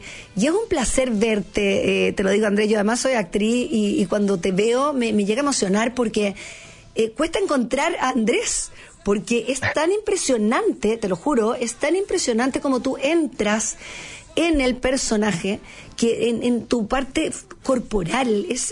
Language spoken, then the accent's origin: Spanish; Chile; moved away; yo viví 25 años fuera de Chile, entonces mi acento es más neutral